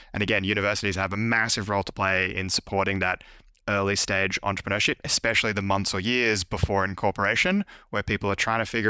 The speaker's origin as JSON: {"language": "English", "country": "Australia", "tie": "born there", "said": "I was born in Australia"}